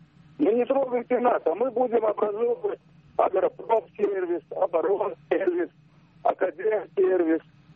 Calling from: Rybinsk, Yaroslavl Oblast, Russia; Добрый вечер

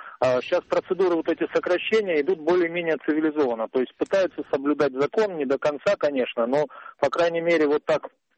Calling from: Tolyatti, Samara Oblast, Russia; из Тольятти.

